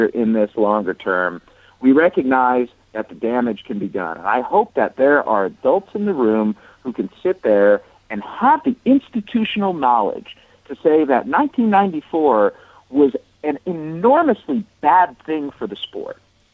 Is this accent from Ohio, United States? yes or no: yes; Cleveland, Ohio, United States; I lived in Cleveland, Michael. I grew up in Cleveland.